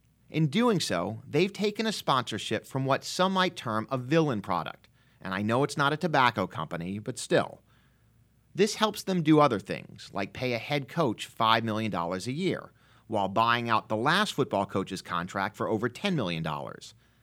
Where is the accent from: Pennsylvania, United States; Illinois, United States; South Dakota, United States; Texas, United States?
Texas, United States; Never having attended UT, but growing up in Texas